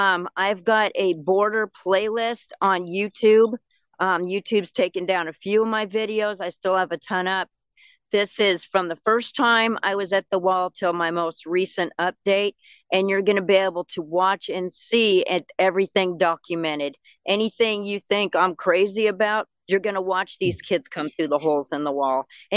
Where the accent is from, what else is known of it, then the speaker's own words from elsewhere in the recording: Spokane, Washington, United States; I'm from Spokane, Washington. How the heck did I end up at this border wall?